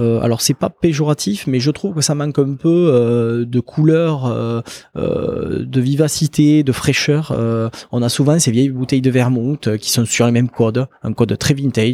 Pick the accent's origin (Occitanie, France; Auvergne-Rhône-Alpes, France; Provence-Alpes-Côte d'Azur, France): Occitanie, France; Narbonne; parce que je suis né à Narbonne, j'ai grandi dans l'Aude, j'ai quand même un peu voilà bougé à travers d'autres régions, d'autres départements.